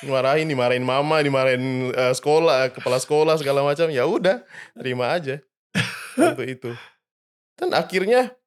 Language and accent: Indonesian; Kotamobagu, North Sulawesi, Indonesia; Daerah aku di Kota Mabau, jadi harus kayak 3-4 jam ke Manado.